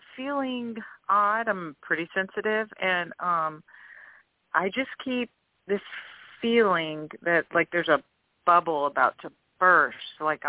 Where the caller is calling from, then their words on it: New Orleans, Louisiana, United States; from New Orleans.